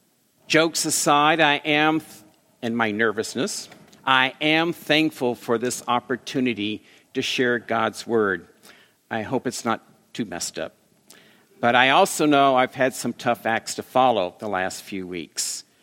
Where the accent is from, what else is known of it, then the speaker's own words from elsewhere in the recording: the South, United States; I'm from the South, so I can say that. Really, I am.